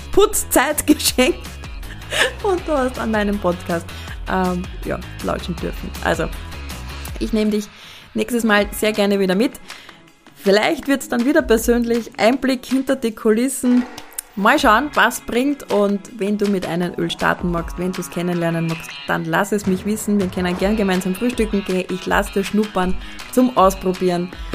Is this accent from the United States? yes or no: no; Austria; Und dann sind wir Österreicher halt so erzogen